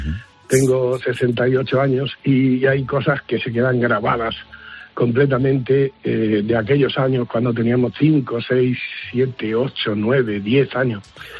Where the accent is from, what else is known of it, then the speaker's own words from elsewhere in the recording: Mérida, Extremadura, Spain; yo soy de Mérida